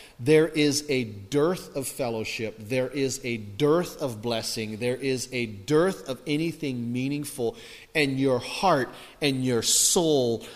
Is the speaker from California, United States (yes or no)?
no; Anahola, Hawaii, United States; You know when I learned that verse growing up in Anahola on Kauai? Because it's on the east side of Kauai, we get lots of rain.